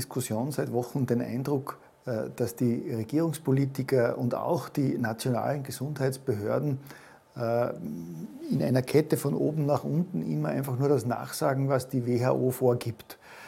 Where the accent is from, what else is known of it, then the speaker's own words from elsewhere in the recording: Austria; Gott sei Dank kannte ich diesen Spruch als Österreicher nicht.